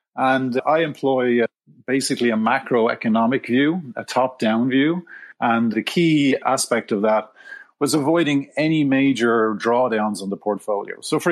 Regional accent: Dublin, Leinster, Ireland; And by the way, I'm from Dublin, Ireland. My accent probably gives it away.

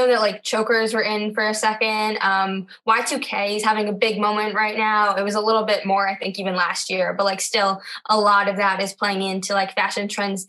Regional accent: Westchester, New York, United States; I'm 15 and from Westchester, New York, so like the suburbs of New York City.

